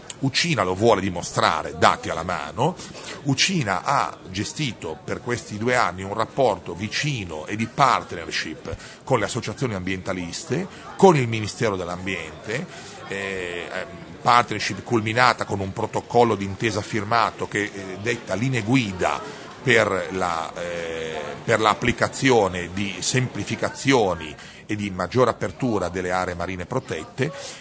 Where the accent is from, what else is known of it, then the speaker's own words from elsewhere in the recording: Emilia-Romagna, Italy; born there; non posso dire nato in mare perché sono nato in Emilia, ma sono cresciuto in mare, mio papà è delle Cinque Terre